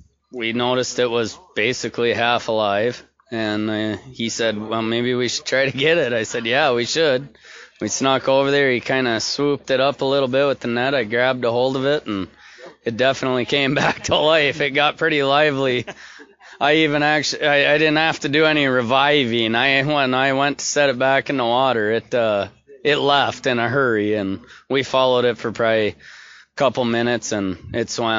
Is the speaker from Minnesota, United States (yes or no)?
yes; Bemidji, Minnesota, United States; I am born and raised.